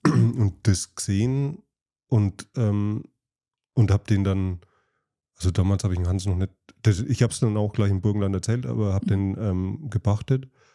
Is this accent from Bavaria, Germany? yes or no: yes; Bavaria, Germany; ist mir als Franke nicht so gewöhnt